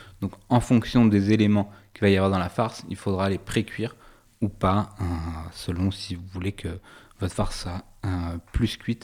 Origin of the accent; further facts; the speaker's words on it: Nouvelle-Aquitaine, France; Moi, chez moi, dans le Poitou, on mange du chou farci.